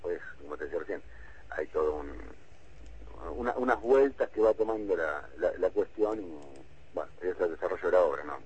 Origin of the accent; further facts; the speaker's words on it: La Plata, Buenos Aires Province, Argentina; yo soy de La Plata